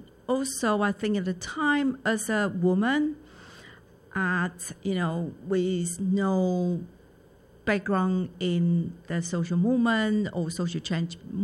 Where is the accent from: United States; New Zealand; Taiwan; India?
Taiwan; English is a second language; now in United Kingdom; I was born in Taiwan, raised in Taiwan.